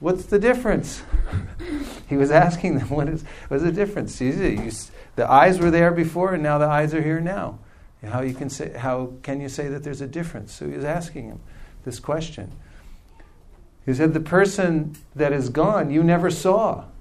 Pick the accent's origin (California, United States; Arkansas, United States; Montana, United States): California, United States; Lafayette; also born or lived in Czechoslovakia